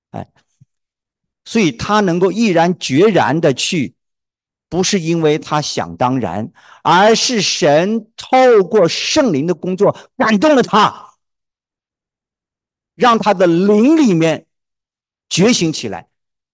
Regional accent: Hunan, China; 我是湖南人，湖南读牛奶怎么读？

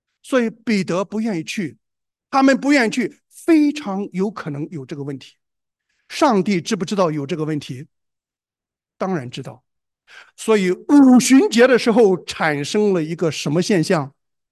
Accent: China; 我是中国人，福音从北京传，我在北京，我的普通话说得很好

